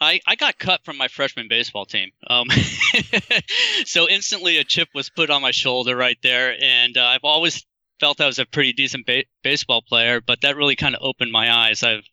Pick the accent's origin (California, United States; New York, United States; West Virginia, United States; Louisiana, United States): California, United States; Sacramento; I grew up in Sacramento, California.